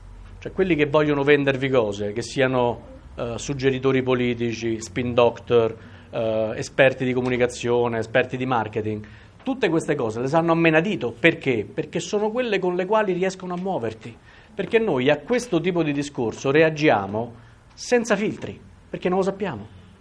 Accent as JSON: {"language": "Italian", "town": "Rome", "region": "Lazio", "country": "Italy", "said": "per quanto mi dolga dirlo, essendo io romano"}